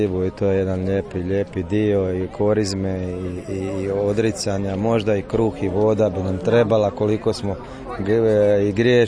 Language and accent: Croatian; Osijek, Osijek-Baranja County, Croatia; dolazim iz Osijeka